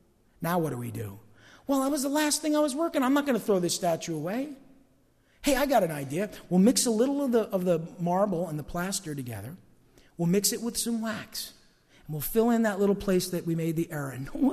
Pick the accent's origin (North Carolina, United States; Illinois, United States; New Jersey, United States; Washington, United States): New Jersey, United States; East Rutherford; Because I grew up in East Rutherford. I was there when they built the first stadium.